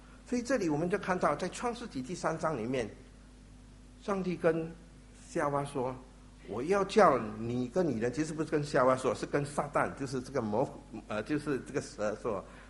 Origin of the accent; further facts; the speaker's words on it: China; 这个道我们在我们中国人来说呢，也是个很好的一个字